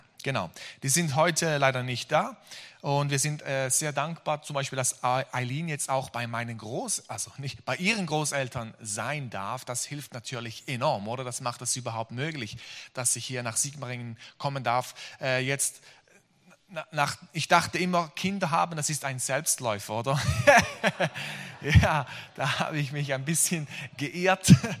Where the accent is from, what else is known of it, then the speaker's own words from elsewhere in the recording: Switzerland; ich komme aus der Schweiz.